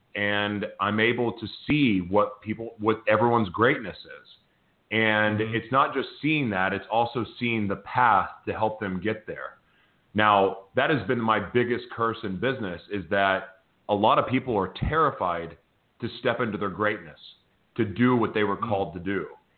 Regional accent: Oklahoma, United States; moved away; Because I grew up in Oklahoma, speaking of farm, and I grew up in Oklahoma sitting in front of the TV watching infomercials

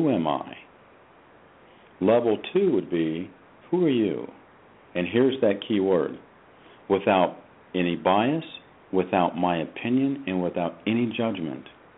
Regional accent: Ohio, United States; So as a little kid growing up in Ohio, I heard racial names and a number of things, you know, all through school and as an athlete, and it was hurtful.

